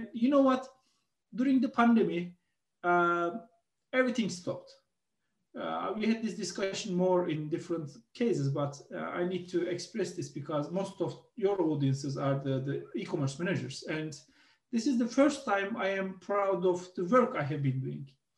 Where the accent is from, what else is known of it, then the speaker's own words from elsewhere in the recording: Turkey; now in London, United Kingdom; I'm based in London now, in Ireland, Germany, and Turkey. I'm from Turkey originally